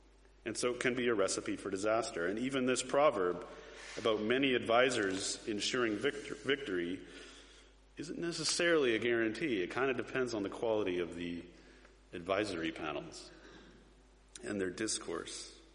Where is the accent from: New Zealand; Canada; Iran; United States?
Canada; Now, I'm Canadian, so I'm with you in the whole parliamentary system.